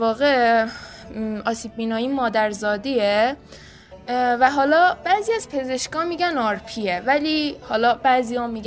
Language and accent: Persian; Bonab, East Azerbaijan, Iran; شهرمون چون کوچیکه تیسوشان جداگانه نداره، ما بناب درس خوندیم